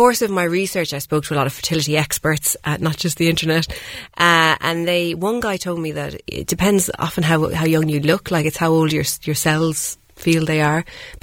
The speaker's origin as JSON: {"language": "English", "region": "London", "country": "United Kingdom", "tie": "born there", "said": "So I was born in London, as a result."}